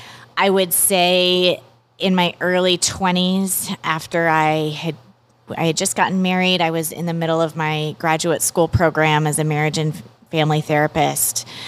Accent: Pacific Northwest, United States; now in Connecticut, United States; I live in Connecticut, just outside New York City, so the greater New York City area. But I grew up in the Pacific Northwest and did a decent season in Los Angeles.

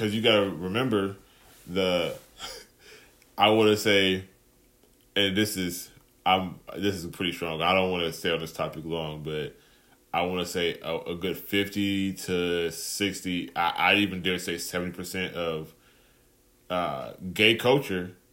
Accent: Cleveland, Ohio, United States; now in Akron, United States; I live in Akron, Ohio, by the way. Driving down the street. I'm from Cleveland, just to be clear.

